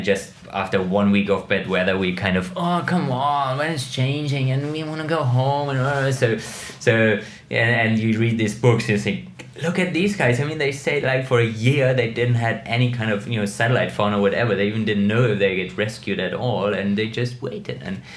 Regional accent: Munich, Bavaria, Germany; So, yeah, I grew up in Munich

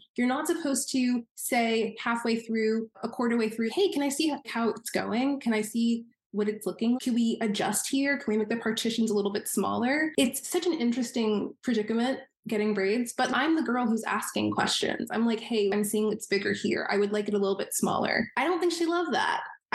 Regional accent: United States; I'm a Nigerian American girl. I have my manners.

